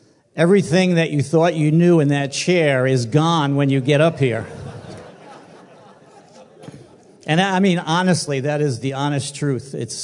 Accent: New York, United States; I mean, I grew up in New York, and so there was many newspapers, and every morning there'd be two newspapers at the door

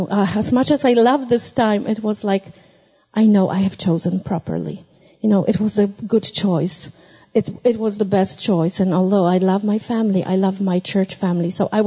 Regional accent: Warsaw, Masovian Voivodeship, Poland; I come from Poland, Warsaw. It's a little country in the middle of Europe

